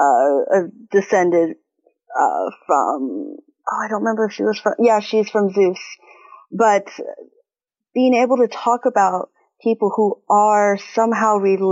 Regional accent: Taiwan; Yeah, I am originally from Taiwan, so I am Chinese.

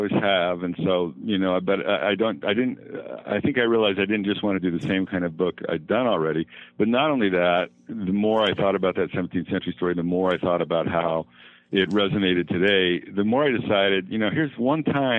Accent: United States; But, you know, I'm an American. I grew up here.

